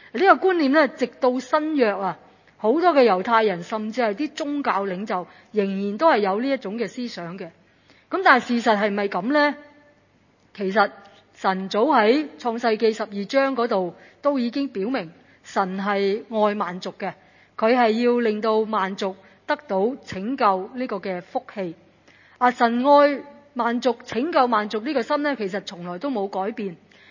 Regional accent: Hong Kong

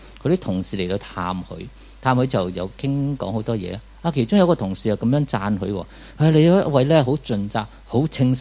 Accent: Hong Kong

